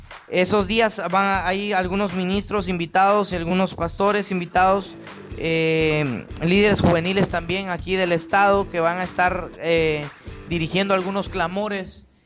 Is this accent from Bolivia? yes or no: no; Guatemala City, Guatemala Department, Guatemala; now in Monterrey, Mexico; yo vivo acá en el estado de Nuevo León, en la ciudad de Monterrey. Y tengo ya más o menos 10 años viviendo en México, pero realmente soy originario de Guatemala, Centroamérica, de la capital específicamente.